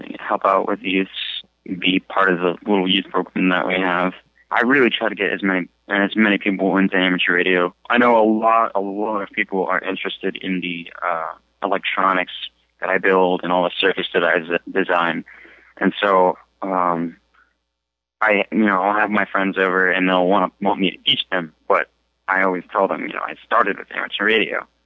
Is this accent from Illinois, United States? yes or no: yes; Peoria, Illinois, United States; born there; I was born in the United States in Peoria, Illinois.